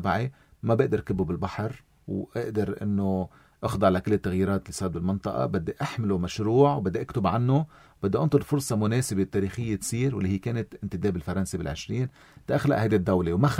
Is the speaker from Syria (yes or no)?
no; Lebanon; نحن كلبنانيين